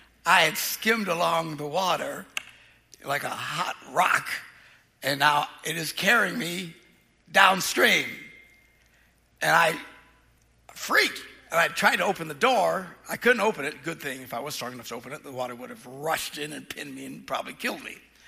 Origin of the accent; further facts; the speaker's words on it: Green Bay, Wisconsin, United States; I don't know. I'm from Green Bay. What's a riptide?